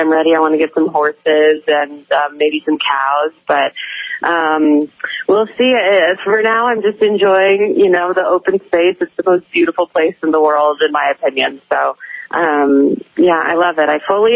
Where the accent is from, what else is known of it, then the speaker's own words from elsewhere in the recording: Washington, United States; now in Montana, United States; I grew up in Washington State, so I loved, you know, the outdoors and nature, but I had never been to Montana.